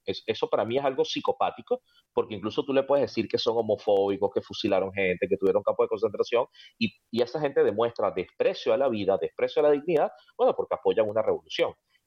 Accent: Venezuela; ustedes no saben que Venezuela es un país petroler

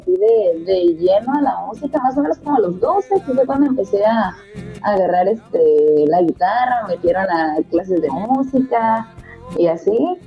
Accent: Ciudad Constitución, Baja California Sur, Mexico; Soy de Ciudad Constitución, orgullosamente. Saludos allá para mi gente de Valle.

